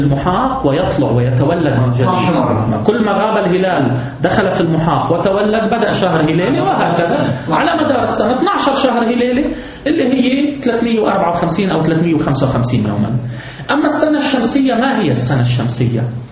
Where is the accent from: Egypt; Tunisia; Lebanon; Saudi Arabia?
Lebanon; أما في بلد مثل بلدنا لبنان